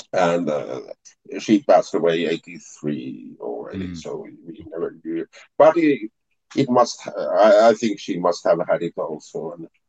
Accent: Finland; English is a second language; I'm living, and I'm from Finland in Northern Europe. I'm living in the city of Turku

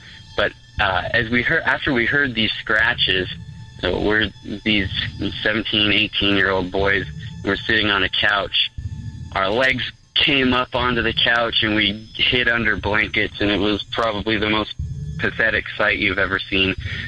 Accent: Utah, United States; I'm from Utah, so safe guess, I am Mormon.

